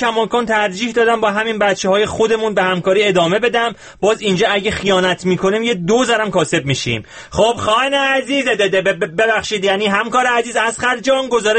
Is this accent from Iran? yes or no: yes; Iran; من توی ایران بزرگ شدم